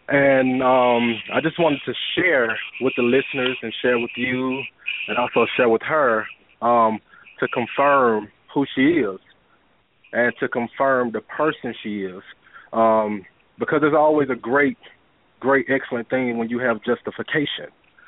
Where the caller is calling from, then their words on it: Douglasville, Georgia, United States; I'm calling from Douglasville.